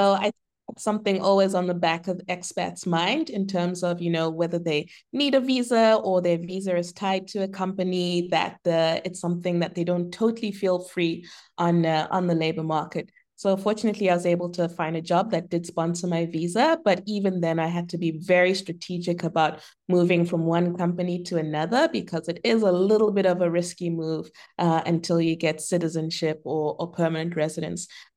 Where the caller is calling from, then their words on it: Amsterdam, North Holland, Netherlands; So I am in my home in Amsterdam, and it is a rainy day here